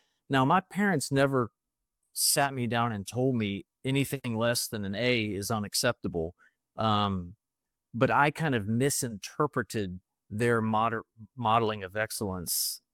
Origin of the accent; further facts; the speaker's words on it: Baton Rouge, Louisiana, United States; born there; But I was born in Louisiana, Baton Rouge, Louisiana in the States, and pretty normal childhood